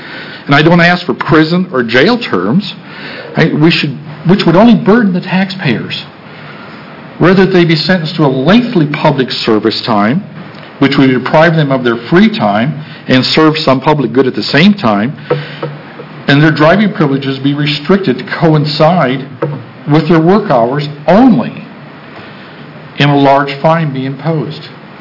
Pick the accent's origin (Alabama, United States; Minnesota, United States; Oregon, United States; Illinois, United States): Oregon, United States; I'm from Linn County.